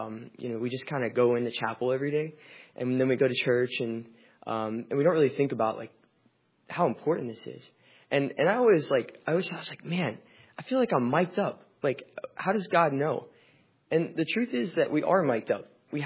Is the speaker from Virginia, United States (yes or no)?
yes; Leesburg, Virginia, United States; I'm a sophomore from Leesburg, Virginia.